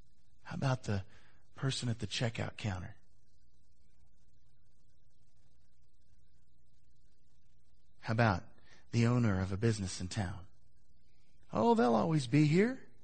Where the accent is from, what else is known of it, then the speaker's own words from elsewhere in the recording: Missouri, United States; I grew up in Northwest Missouri. I went to college in Northwest Missouri. And I was working as a chemist in Kansas City.